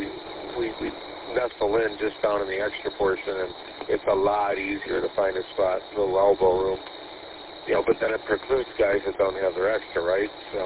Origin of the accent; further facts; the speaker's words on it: Three Rivers, Michigan, United States; also born or lived in Gaylord / Detroit; now in Lincoln Park, United States; But I grew up over in Three Rivers, south of Kalamazoo there. I spent most of my, a lot of my life over there. Then I lived up in Gaylord for 3 years, and then I moved to Detroit about 11, 12 years ago.